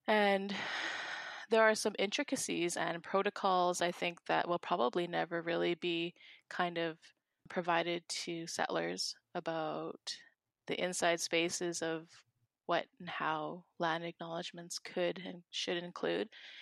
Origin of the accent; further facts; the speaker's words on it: Thunder Bay, Ontario, Canada; Well, I always knew when I was growing up in Thunder Bay that we're on the territory of Fort William First Nation.